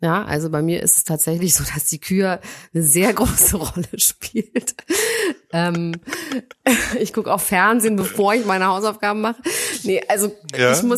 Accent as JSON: {"language": "German", "region": "Berlin", "country": "Germany", "tie": "born or raised there", "said": "In Berlin bin ich aufgewachsen."}